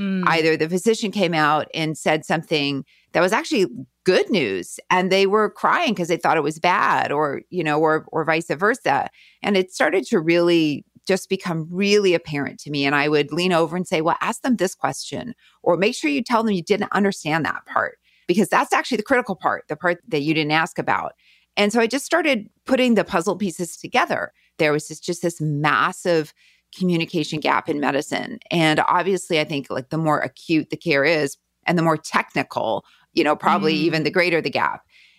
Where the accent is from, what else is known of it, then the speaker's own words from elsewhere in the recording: Winnipeg, Manitoba, Canada; moved away as an adult; now in United States; Yeah, I'm from Winnipeg. I grew up in River Heights for anybody who knows Winnipeg.